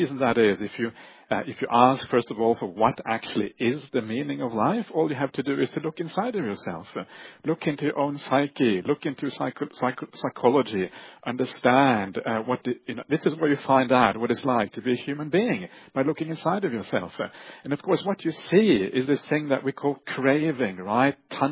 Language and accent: English; Norway; English is a second language; I'm from Norway, right? Norway also very materialistic